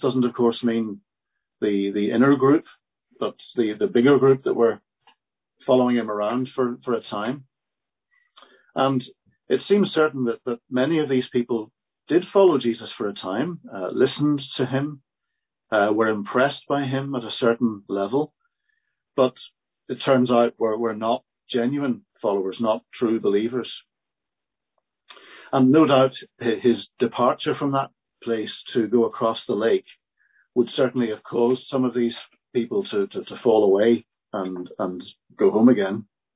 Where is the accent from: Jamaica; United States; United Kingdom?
United Kingdom; Northern Ireland; accent: Ulster; I hope that my strange Ulster accent won't be too impenetrable